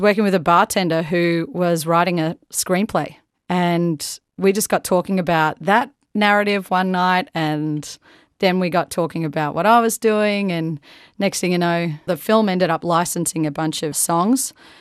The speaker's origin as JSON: {"language": "English", "town": "Melbourne", "region": "Victoria", "country": "Australia", "said": "I'm Australian, you know, and Melbourne is my home. Everyone I love is here."}